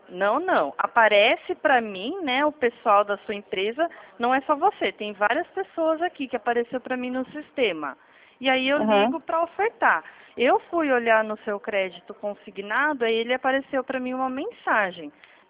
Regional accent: Atibaia, São Paulo, Brazil; Eu sou do interior de Atibaia, é estado de São Paulo, tá?

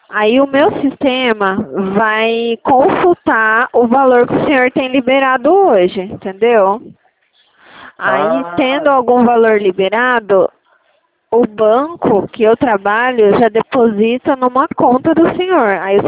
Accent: Araras, São Paulo, Brazil; porque eu sou de Arara, São Paulo, né? Então o DDD daqui é 19.

